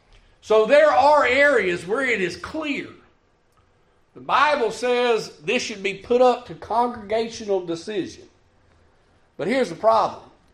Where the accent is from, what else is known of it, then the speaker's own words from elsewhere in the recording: United States; I realize we good Americans. We good Americans. We're American Christians. We got to have our vote.